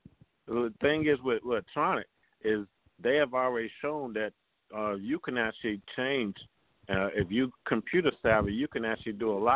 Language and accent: English; Florida, United States; You know, and I'm from Florida, and it really makes me mad with the voting system here